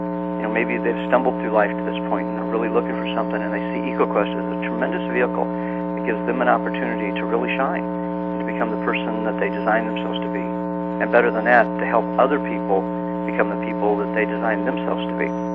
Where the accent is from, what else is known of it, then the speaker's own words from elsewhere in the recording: Midwest, United States; I was brought up in the Midwest in a two-parent family with loving parents